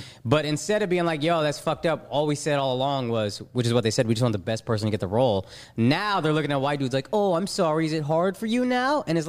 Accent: Frisco, Texas, United States; Because I grew up in Frisco. Are you guys Texans?

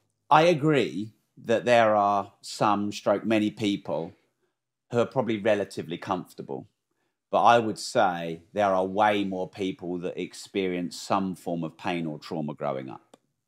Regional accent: Peterborough, East of England, United Kingdom; also born or lived in Newmarket / Bury St Edmunds / Cambridge; Peterborough probably is my home, even though I wasn't born there. Because I was born in Newmarket, but didn't live there very long. And then Bury St Edmunds didn't live there very long.

